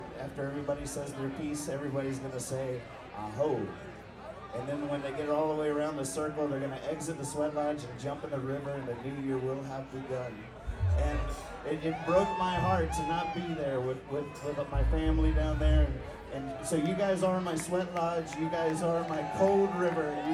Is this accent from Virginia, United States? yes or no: yes; Virginia, United States; Back in my hometown, ever since 1991, my father and a bunch of people, they got together on New Year's Day and they built a sweat lodge. And they did a sweat. And then they jumped in the river in our backyard there in Virginia.